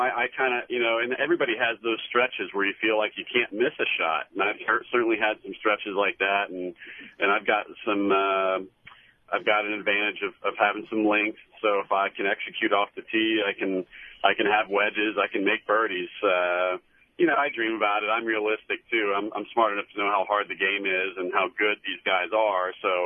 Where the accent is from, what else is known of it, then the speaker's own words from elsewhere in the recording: Texas, United States; I grew up in Texas, so the wind blows like crazy there all the time